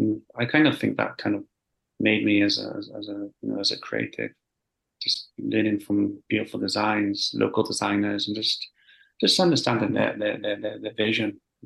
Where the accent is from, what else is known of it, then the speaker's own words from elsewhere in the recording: Wales, United Kingdom; Like I grew up in Wales, in a small village.